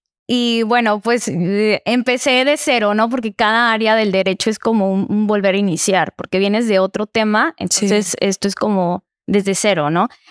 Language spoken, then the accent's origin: Spanish; Villaflores, Chiapas, Mexico; moved away as an adult; also born or lived in San Cristóbal / Guadalajara / Monterrey; Soy de Villaflores, originaria de ahí. Sí, adoro mucho mi pueblito, lo quiero mucho. Y pues, pues a los 18 me fui a estudiar a San Cristóbal, a la Facultad de Derecho. Entonces ahí estuve 4 años. Posterior estuve en Guadalajara haciendo los mismos estudios, posterior a Monterrey